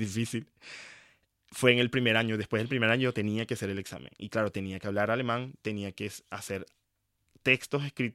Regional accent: Venezuela; somos ya cuatro venezolanos en su clase

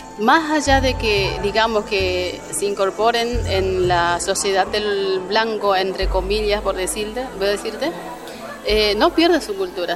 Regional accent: Sausalito, Chaco, Argentina; Soy del Sausalito, Chaco, Argentina. Soy de la comunidad wichí.

